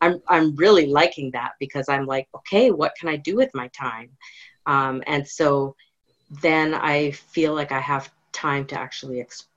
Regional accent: Canada; also born or lived in North Carolina, United States; As a Canadian, I did hesitate.

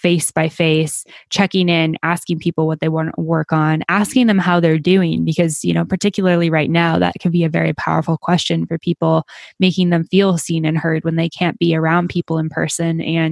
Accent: Canmore, Alberta, Canada; the one studio that I work with here in Canmore, like my hometown in Canada.

